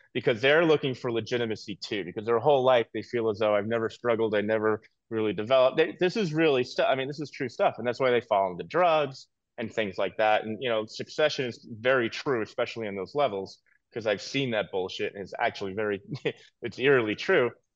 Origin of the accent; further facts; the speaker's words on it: New York, United States; also born or lived in Las Vegas; now in Miami, United States; I'm originally from New York. Love New York. I was living in Las Vegas for 15 years.